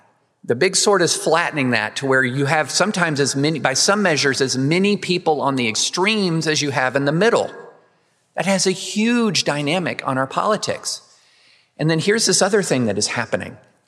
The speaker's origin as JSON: {"language": "English", "region": "Tennessee", "country": "United States", "said": "So I come from Tennessee, outside of Nashville, a very, very conservative part of the United States."}